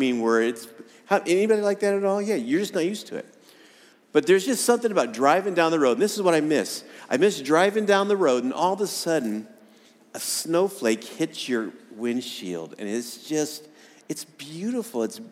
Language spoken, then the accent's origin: English; Illinois, United States; also born or lived in Missouri / Colorado; You know, growing up in Illinois, in Missouri, in Colorado, I closely associated snow with about Christmas time.